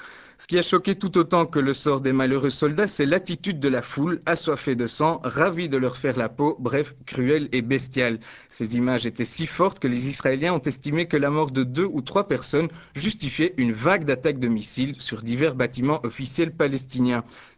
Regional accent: Belgium; dans un centre fermé pour sans-papiers chez nous en Belgique

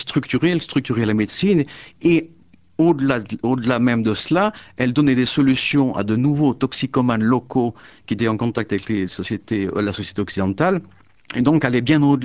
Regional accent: France; now in Peru; pour quelqu'un comme moi qui vit au Pérou, dans un contexte culturel assez différent, même si je suis français d'origine, ça fait quand même 20 ans que je suis un peu éloigné

